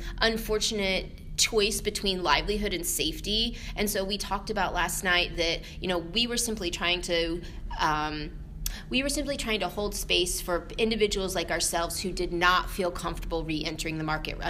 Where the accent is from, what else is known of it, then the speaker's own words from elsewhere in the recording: Indiana, United States; I grew up here in Indiana, and I grew up in an all-white farming community.